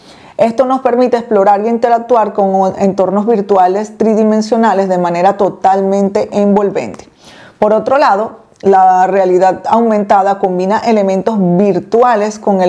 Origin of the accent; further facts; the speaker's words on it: Venezuela; He recibido personas de Venezuela, claro, porque soy venezolana